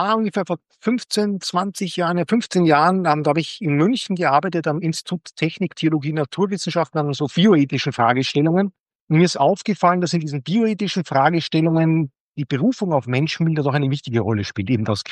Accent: Austria; das war mir als Österreicher gar nicht so bewusst

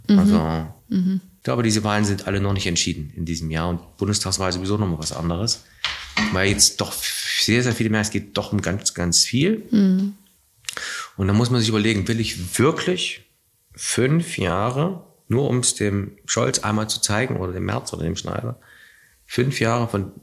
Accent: East Germany, Germany; das war schon enge Grenzen meiner Heimat DDR.

